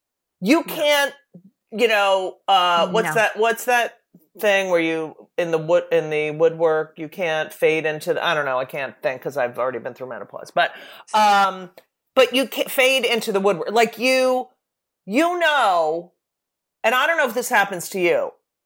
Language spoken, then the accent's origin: English; New Jersey, United States; but my hometown paper in New Jersey did not give me a good review.